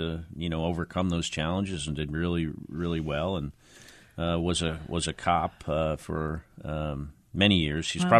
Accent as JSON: {"language": "English", "town": "West Orange", "region": "New Jersey", "country": "United States", "tie": "born or raised there", "said": "I was a volunteer as a young kid in my hometown of West Orange, New Jersey."}